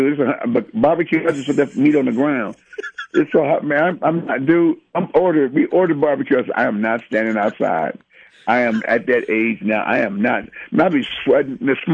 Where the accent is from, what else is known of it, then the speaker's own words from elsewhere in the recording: Benton Harbor, Michigan, United States; Their names always stuck out in my mind because I'm from Benton Harbor, Michigan.